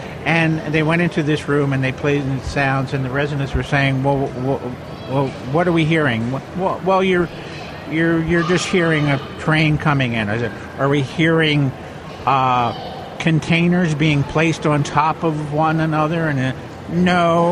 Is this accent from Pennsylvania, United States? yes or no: yes; Croydon, Pennsylvania, United States; I grew up in Croydon, Pennsylvania. I grew up half a block from the main line of the Pennsylvania Railroad.